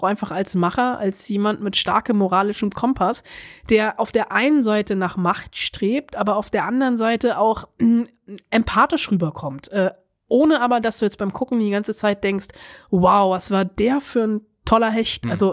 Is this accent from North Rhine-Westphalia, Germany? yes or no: yes; Bonn, North Rhine-Westphalia, Germany; Ich komme aus Bonn, ich kenne Teile also die Schauplätze etc.